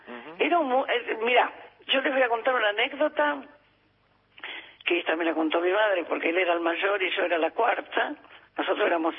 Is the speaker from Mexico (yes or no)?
no; Buenos Aires, Argentina; also born or lived in Santiago del Estero; Mi papá era santiagueño, y nosotros nos criamos mitad en Santiago, mitad en Buenos Aires, nacimos todos acá